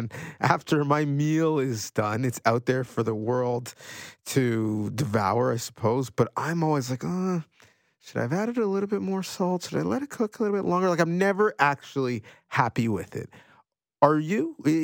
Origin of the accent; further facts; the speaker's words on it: Ontario, Canada; Because as a Canadian, if we're talking about the NFL now, you only had so many options. Here in Southern Ontario, you were going to get the Bills game.